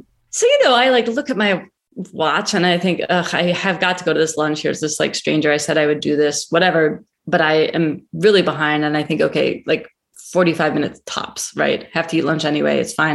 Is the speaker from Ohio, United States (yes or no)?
yes; Cleveland, Ohio, United States; I grew up in Cleveland. I have a deep, undying love of underdogs.